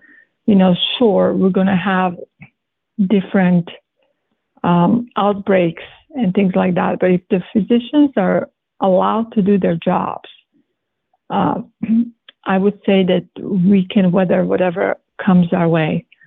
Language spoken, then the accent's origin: English; Croatia; English is a second language; I'm from Europe and, I'm from Yugoslavia. And when Croatia separated and we became our own country